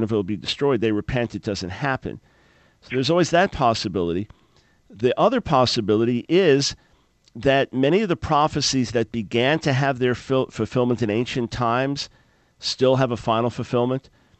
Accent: New York, United States; I mean, I grew up on Long Island and then had a job that took me all over Long Island.

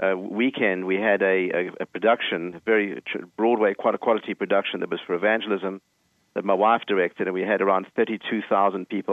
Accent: South Africa; now in United States; I'm from the very deep south, South Africa.

